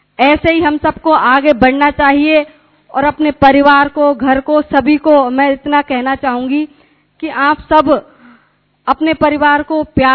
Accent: Bharatpur, Rajasthan, India; मैं भरतपुर से आती हूँ

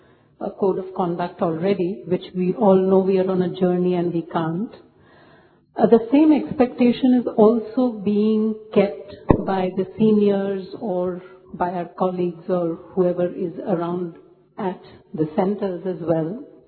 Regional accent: India; now in Thailand; belonging to an Indian culture, being raised in India, but having lived in Thailand for 30 years

